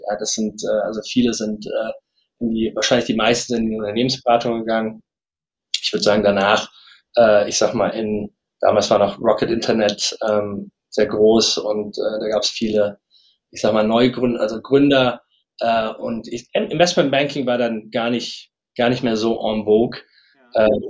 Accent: Mainz, Rhineland-Palatinate, Germany; moved away as an adult; now in London, United Kingdom; ich bin in Mainz aufgewachsen, zur Schule gegangen, habe dann BWL studiert, war dann im Investmentbanking, im M&A-Bereich aktiv, vor 13 Jahren bin ich nach London gezogen

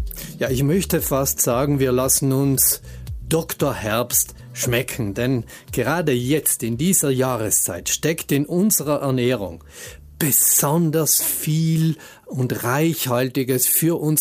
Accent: Trentino-Alto Adige, Italy; Bei uns in Südtirol

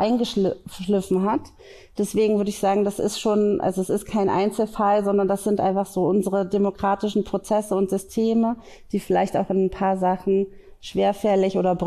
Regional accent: Leipzig, Saxony, Germany; Und in Leipzig, wo ich herkomme, gibt es zum Beispiel eine Brücke

